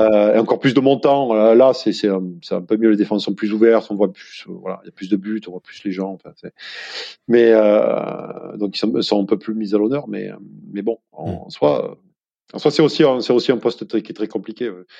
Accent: Provence-Alpes-Côte d'Azur, France; now in Paris, France; viscéralement, je suis un Provençal, moi, viscéralement

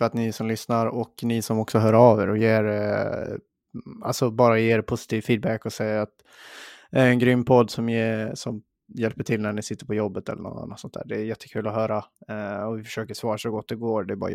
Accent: Dalarna County, Sweden; accent: Dalecarlian; now in Stockholm, Sweden; Jag har assimilerat lite mer till Stockholm än vad en dalmål skulle säga, att jag pratar dalmål igen.

